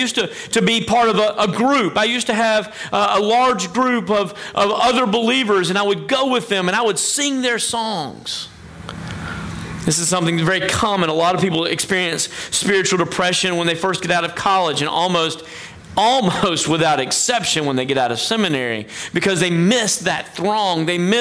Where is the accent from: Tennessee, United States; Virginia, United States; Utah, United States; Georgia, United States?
Tennessee, United States; I know that because I'm from Tennessee, right?